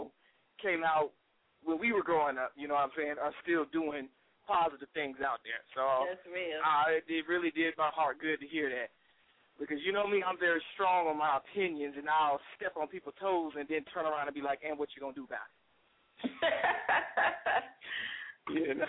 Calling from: Washington, District of Columbia, United States; Yo, what's up? … I'm calling from Washington, D.C.

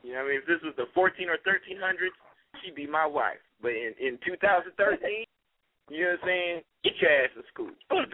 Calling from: California, United States; Now, I mean, West Coast Bay Area stand up.

